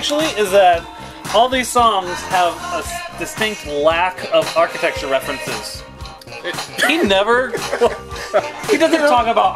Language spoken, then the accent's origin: English; Germany; My parents rented the videos because I grew up in Germany, so absolutely nothing was up to date.